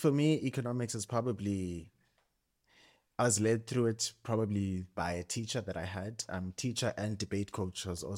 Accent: Eastern Cape, South Africa; first language Xhosa; English is a second language; now in Johannesburg, South Africa; So all my studies I did at Wits University, but I was born in the Eastern Cape, born and raised in the Eastern Cape, moved to Joburg.

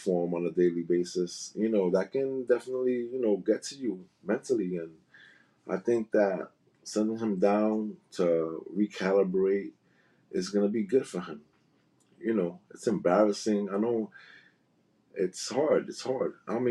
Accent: Bronx, New York, United States; I really don't care about the Yankees. I grew up in the Bronx.

